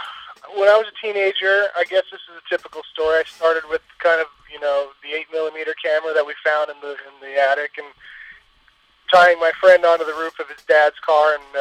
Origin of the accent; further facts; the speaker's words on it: Seattle, Washington, United States; now in Los Angeles, United States; You know, I grew up in Seattle, and I came down to Los Angeles to go to school